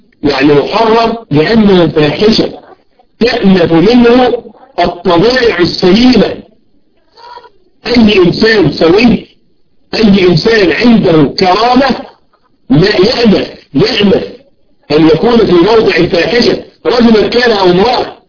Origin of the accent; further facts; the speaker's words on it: Egypt; زي ما احنا نقول عندنا في مصر، نحن نقول في مصر أن يقول سلايف